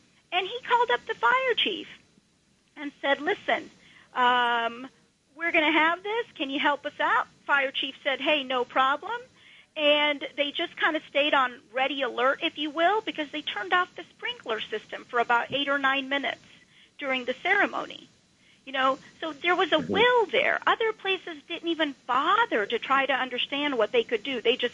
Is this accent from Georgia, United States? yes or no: yes; Georgia, United States; now in New Jersey, United States; Yeah, I when I grew up in Georgia, you couldn't buy alcohol on Sundays, and now it has changed somewhat. But, you know, I'm in northern Jersey, and in Bergen County